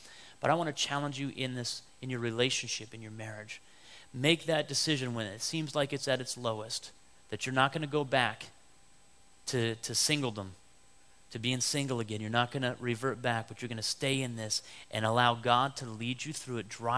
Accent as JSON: {"language": "English", "region": "Pennsylvania", "country": "United States", "said": "and I was from Western Pennsylvania, and we met in Oklahoma at Bible school the first week there"}